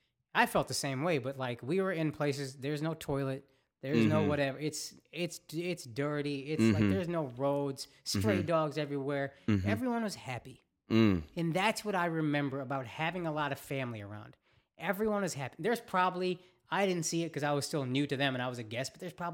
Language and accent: English; United States; even though I was outside as an American, I was an outsider